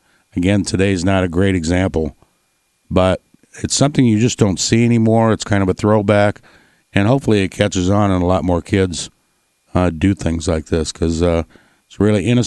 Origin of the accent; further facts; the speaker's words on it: Cedar Hills, United States; I grew up in Cedar Hills and spent it over at Truman Elementary with a few of the neighbor guys